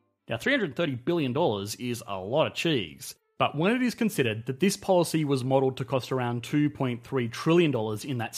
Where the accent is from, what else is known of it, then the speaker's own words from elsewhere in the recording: Australia; Well, again, I am not voting for anyone. I am an Australian. I can't.